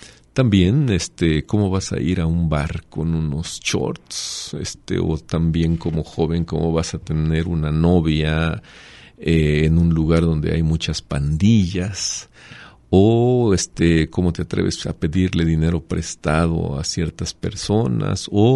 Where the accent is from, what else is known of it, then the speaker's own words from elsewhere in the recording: Mexico; todos nosotros en México, en una sociedad como la mexicana, pues estamos metidos en estas coacciones de la fuerza